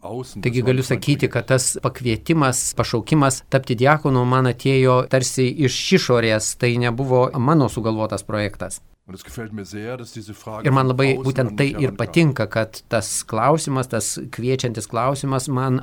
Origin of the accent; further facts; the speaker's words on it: Germany; Lithuanian is a second language; moved away; also born or lived in India; Aš augau Vokietijoje, pasienyje su Olandija ir Belgija.